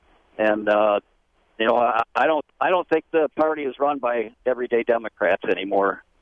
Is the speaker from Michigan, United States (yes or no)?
yes; Michigan, United States; I'm from Michigan